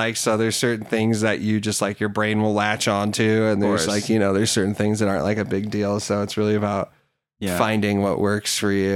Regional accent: Chicago, Illinois, United States; now in Denver, United States; but I grew up in Chicago, and I feel like, I don't know, maybe because I was younger

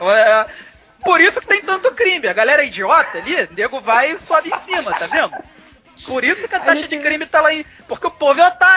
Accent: Rio de Janeiro, Brazil; Eu sou carioca, então sei muito bem o que é o barulho de um tiro.

